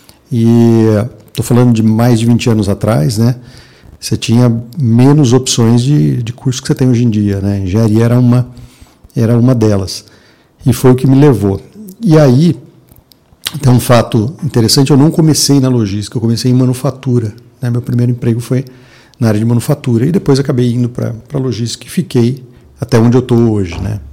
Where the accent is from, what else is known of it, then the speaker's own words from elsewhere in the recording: Sorocaba, São Paulo, Brazil; eu sou do interior, sou de Sorocaba, uma cidade próxima daqui, né, de onde nós estamos. Sou do interior e de hábitos interioranos. Eu sou um cara um pouco caipira no ponto de vista de hábitos